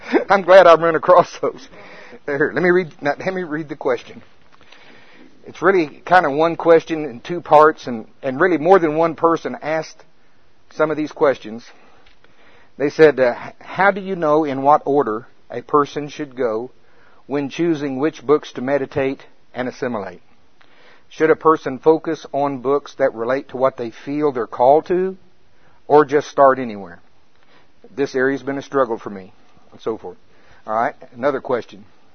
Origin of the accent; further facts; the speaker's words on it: United States; I'm from Pottawatomie County.